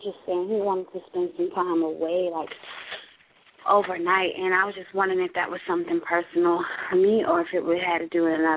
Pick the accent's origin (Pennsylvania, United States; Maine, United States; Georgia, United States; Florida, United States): Florida, United States